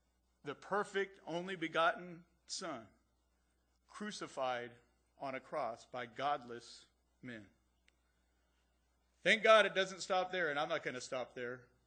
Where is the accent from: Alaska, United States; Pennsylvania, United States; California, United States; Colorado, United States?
Pennsylvania, United States; My grandmother, when we were young, growing up in Pennsylvania, rural Pennsylvania, so funny.